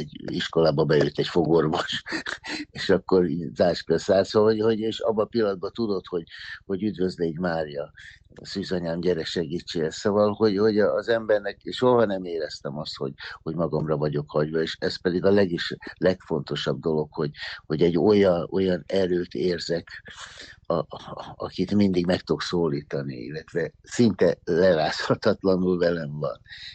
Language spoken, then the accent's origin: Hungarian; Rákospalota, Budapest, Hungary; born there; Nem, Rákospalotán születtem jó régen, és akkor ott gyakorlatilag mindenki valamilyen szinten vallásos volt, hívő, katolikus volt.